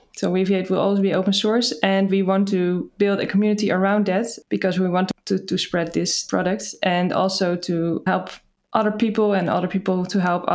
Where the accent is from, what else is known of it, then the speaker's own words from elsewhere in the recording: Netherlands; English is a second language; now in Helsinki, Finland; I'm from the Netherlands, but currently living in Helsinki.